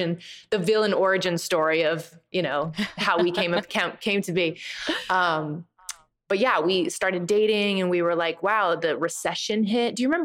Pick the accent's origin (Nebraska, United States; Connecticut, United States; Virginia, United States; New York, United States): Nebraska, United States; He's from Maine. I'm from Nebraska. It's like, what are we doing in Boston?